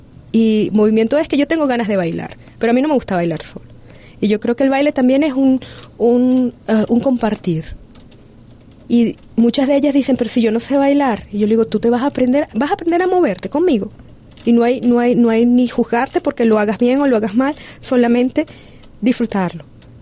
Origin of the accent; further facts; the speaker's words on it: Venezuela; moved away; Yo me presento como latinoamericana. Antes de irme de Venezuela, mucho antes, con el viaje a Latinoamérica, yo aprendí a sentirme como tal, como latinoamericana.